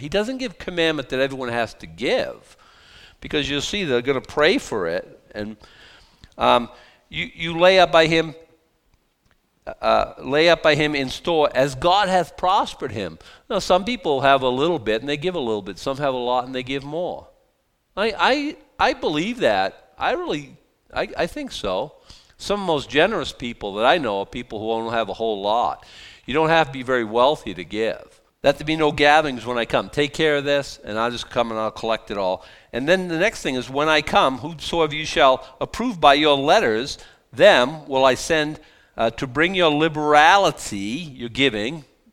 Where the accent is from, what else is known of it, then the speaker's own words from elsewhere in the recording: Boston, Massachusetts, United States; And that's the best Southern accent I got from Boston. I'm from South Boston, so it's kind of, I don't know.